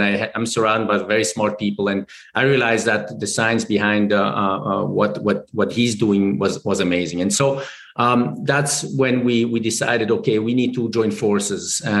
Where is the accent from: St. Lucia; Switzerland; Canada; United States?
Switzerland; Geneva; But very shortly, I grew up in Geneva, Switzerland. I was blessed to grow up in an environment that is very international.